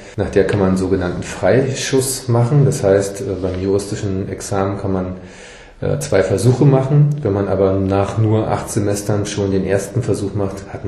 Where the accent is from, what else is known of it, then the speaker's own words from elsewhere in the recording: Luckenwalde, Brandenburg, Germany; born there; ich bin hier in Luckenwalde geboren, bin seit 12 Jahren zugelassener Rechtsanwalt, habe hier ein Büro in Luckenwalde und eins in Potsdam.